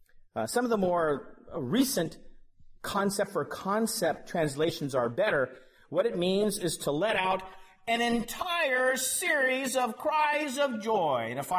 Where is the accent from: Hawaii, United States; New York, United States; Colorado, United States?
Colorado, United States; Denver; where I grew up in Denver, near that is Boulder